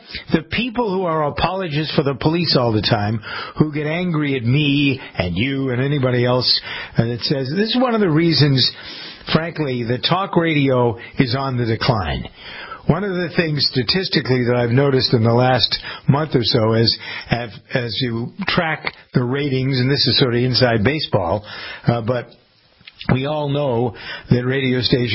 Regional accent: Framingham, Massachusetts, United States; I'm aware of some documents that have been found in my hometown of Framingham, Massachusetts.

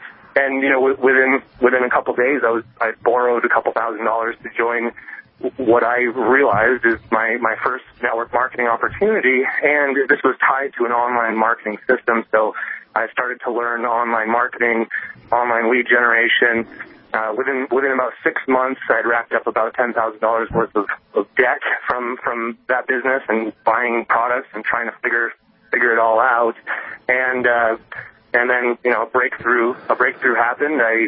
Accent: Vermont, United States; now in Fort Collins, United States; I grew up in Vermont, moved to Colorado, where I currently live in Fort Collins, Colorado.

